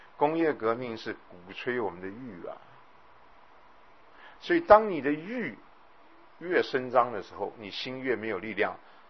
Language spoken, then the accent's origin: Chinese; China; 其实心理智商这件事情呢，我们中国人有没有啊？有啊。